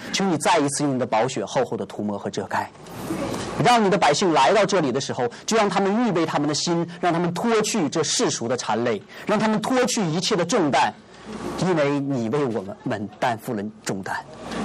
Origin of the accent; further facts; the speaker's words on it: Heilongjiang, China; now in Boston, United States; 那我来自于中国的黑龙江省啊，现在在 Boston College， 就是波士顿学院 BC 哈，读神学。所以我是一名神学生